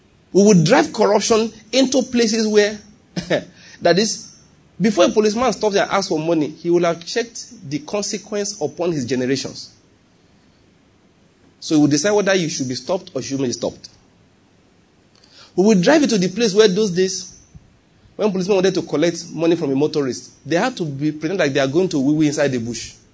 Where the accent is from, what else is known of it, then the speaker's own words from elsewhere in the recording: Nigeria; I'm from Nigeria.